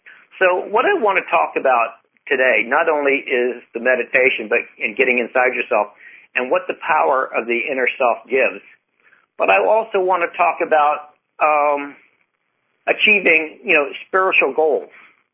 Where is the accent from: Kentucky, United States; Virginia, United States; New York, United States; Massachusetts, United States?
Virginia, United States; And I'm from Virginia. I've lived in Virginia most of my life.